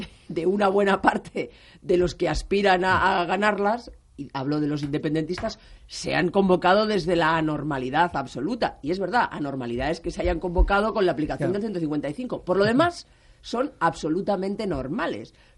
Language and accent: Spanish; Barcelona, Catalonia, Spain; now in Madrid, Spain; yo soy de Barcelona, aunque vivo en Madrid, llevo ya varios años.